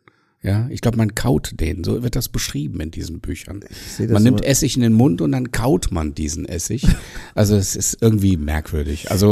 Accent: Düsseldorf, North Rhine-Westphalia, Germany; born there; now in Cologne, Germany; ich bin ja hier gebürtiger Düsseldorfer und Wahlkölner

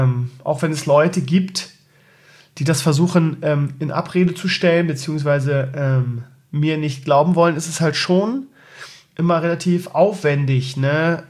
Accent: Bremen, Germany; Ich komme aus Tankstedt, Schleswig-Holstein. Nein, eigentlich bin ich Bremer, der in Schießel zu Hause ist.

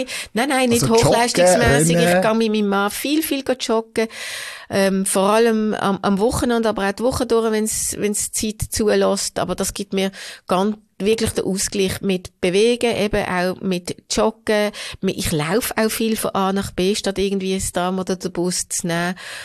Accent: Hofstetten, Solothurn, Switzerland; Ich bin in Hofstetten aufgewachsen

